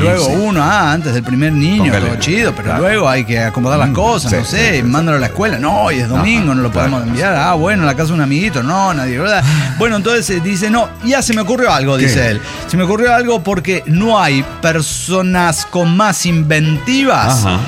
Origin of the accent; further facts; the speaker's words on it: Cochabamba, Bolivia; de Cochabamba, Bolivia.